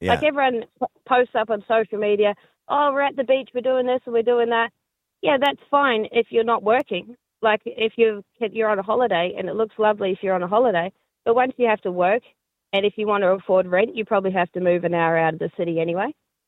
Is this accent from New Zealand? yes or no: yes; New Zealand; now in Australia; So I'm from New Zealand. I moved to Australia and now I live here. We're only 2 years